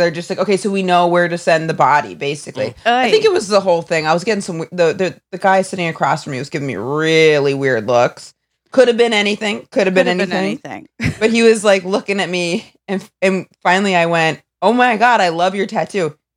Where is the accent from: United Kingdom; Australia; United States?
United States; Maine; No, I'm from Maine. My girlfriend has a house here. She Airbnbs it out, so we came down here to quarantine.